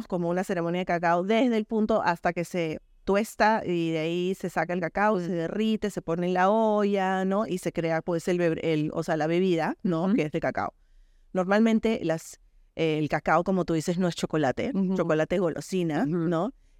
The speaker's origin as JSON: {"language": "Spanish", "region": "Lima", "country": "Peru", "tie": "born there", "lives_now": "Sacred Valley, Peru", "said": "Nací en Lima, pero el Valle Sagrado pues"}